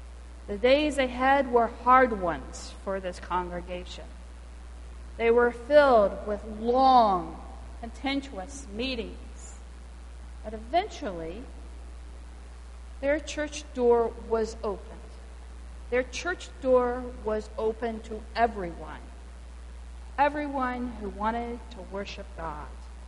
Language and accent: English; the South, United States; As most of you know, I grew up in the South in the 60s, in the middle of the civil rights movement.